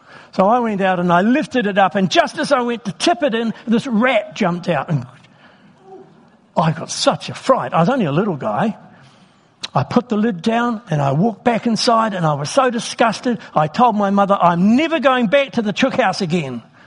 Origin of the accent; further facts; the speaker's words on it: Wellington, New Zealand; I grew up in Wellington